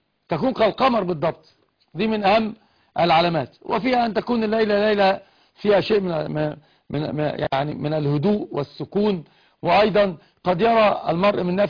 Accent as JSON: {"language": "Arabic", "town": "Alexandria", "region": "Alexandria Governorate", "country": "Egypt", "said": "انا اسكندراني."}